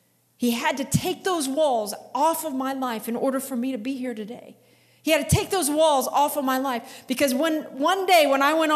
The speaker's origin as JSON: {"language": "English", "town": "St. Joseph", "region": "Missouri", "country": "United States", "tie": "born or raised there", "said": "I was born and raised in St. Joseph. I know it all. I graduated from Central."}